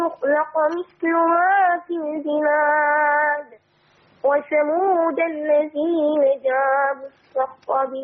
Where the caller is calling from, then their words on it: Cairo, Cairo Governorate, Egypt; من القاهرة.